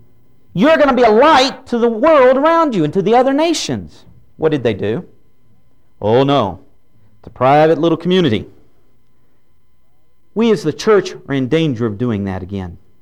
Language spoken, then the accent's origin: English; Houston, Texas, United States; I grew up now down in Houston, Galveston, that area.